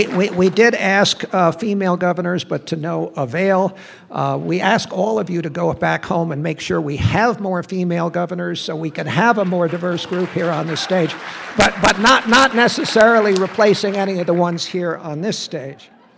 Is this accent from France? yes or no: no; Connecticut, United States; it's my great pleasure to welcome my home state governor, Dan Malloy of Connecticut.